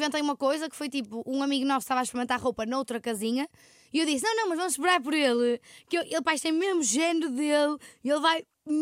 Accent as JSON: {"language": "Portuguese", "town": "Porto", "region": "Norte", "country": "Portugal", "said": "eu sou do Porto."}